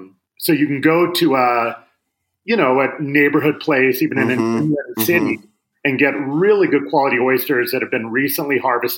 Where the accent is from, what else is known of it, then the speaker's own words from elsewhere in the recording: Seattle, Washington, United States; I grew up in Seattle where they were quite prevalent.